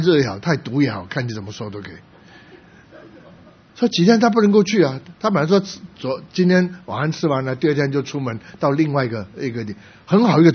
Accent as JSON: {"language": "Chinese", "region": "Guangdong", "country": "China", "said": "我们是广东人，我们这老广是最麻烦，什么都吃"}